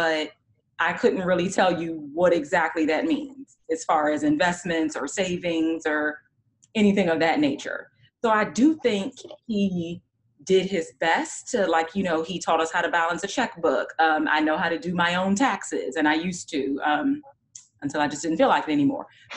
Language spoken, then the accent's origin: English; Maryland, United States; I grew up in Maryland, but just right outside the city, DMV area.